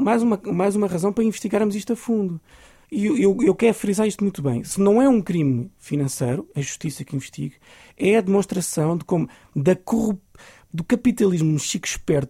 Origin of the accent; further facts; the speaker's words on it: Portugal; Eu espero que, como português, espero que o Ministério Público investigue.